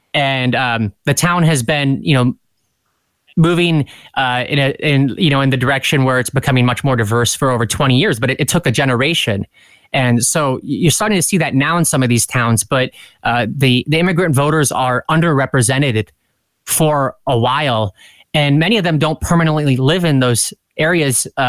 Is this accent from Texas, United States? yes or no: no; Brainerd, Nebraska, United States; one of my good friends who was from my hometown in Brainerd